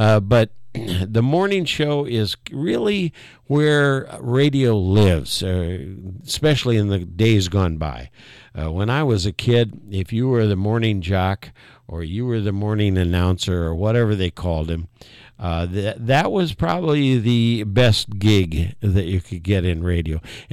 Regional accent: Athens, Ohio, United States; now in Marion, United States; I come from Athens. Athens was much smaller. Even when the students were there, we were smaller than Marion County.

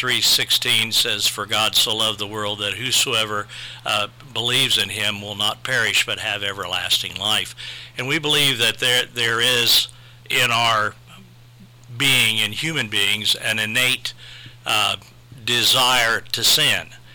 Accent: Marion, Ohio, United States; now in Marion, United States; Well, I grew up here in Marion, Ohio, and lived here until 1972, graduated from Harding High School, and then went to Arlington Baptist College in Arlington, Texas

